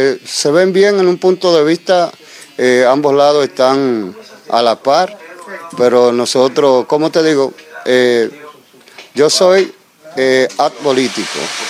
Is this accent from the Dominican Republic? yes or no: yes; Dominican Republic; now in Queens, United States; Como te digo, como dominicano, todo depende de la educación que tú traigas de tu tradicional país